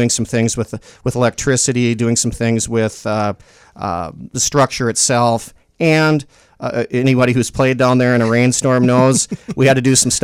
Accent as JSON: {"language": "English", "town": "Jamestown", "region": "North Dakota", "country": "United States", "said": "Yeah, I am originally from Jamestown. I attended high school here"}